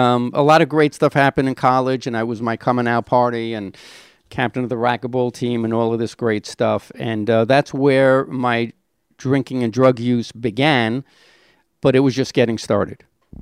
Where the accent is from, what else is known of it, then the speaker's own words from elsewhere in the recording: Brownsville, New York, United States; So all that stuff happened when I grew up in Brownsville, and we moved to Queens.